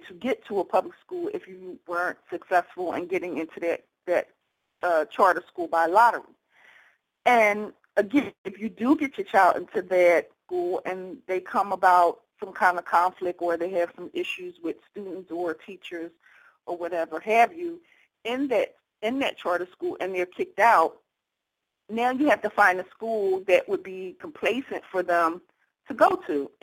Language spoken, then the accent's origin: English; Philadelphia, Pennsylvania, United States; I grew up in West Philadelphia, South Philadelphia